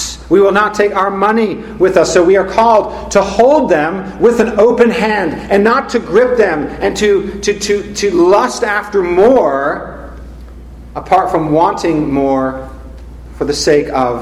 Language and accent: English; California, United States; Now, I'm from California. I don't get excited about trucks, okay?